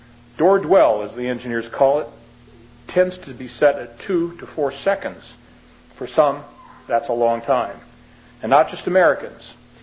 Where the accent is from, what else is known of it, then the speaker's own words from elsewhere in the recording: Colombia; Yes, I'm from Colombia.